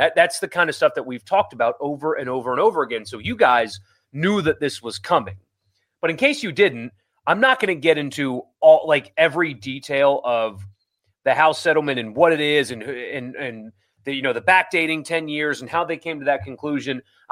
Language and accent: English; South Carolina, United States; now in Mississippi, United States; since there's no, you know, lottery scholarship system here in Mississippi like there is where I grew up in South Carolina.